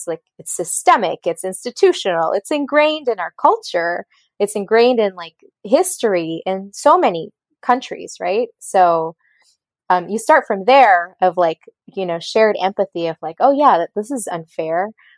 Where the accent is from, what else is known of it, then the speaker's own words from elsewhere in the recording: Colombia; also born or lived in Nigeria / France / Venezuela / United States; So I'm from Colombia, and I grew up in 5 different countries. I grew up in Nigeria, France, Venezuela, the States, and in Colombia, of course.